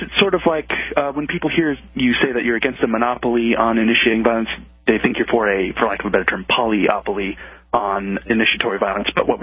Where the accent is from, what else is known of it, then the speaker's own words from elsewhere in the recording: Netherlands; Well, I grew up in Holland, and we had stinging nettle there, and when you brush against it, it stings for like an hour.